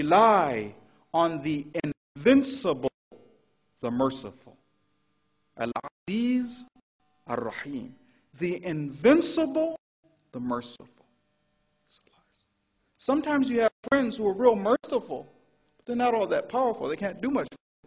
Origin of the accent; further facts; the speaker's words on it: United States; You guys will forgive me for being an American. I can't help it. I'm American.